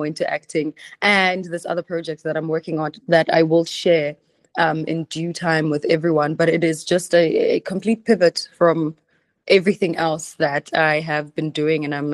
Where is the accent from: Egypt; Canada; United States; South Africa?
South Africa; as a South African